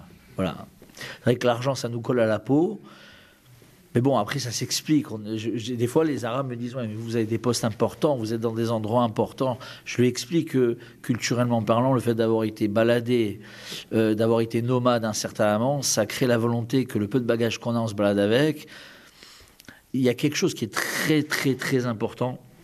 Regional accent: France; moi, en tant que Français, né en France, je suis passé de l'étape

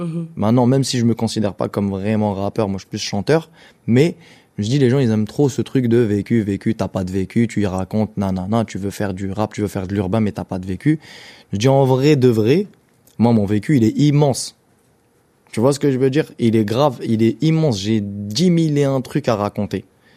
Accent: Algeria; Parce que je suis né en Algérie, j'ai grandi en Algérie

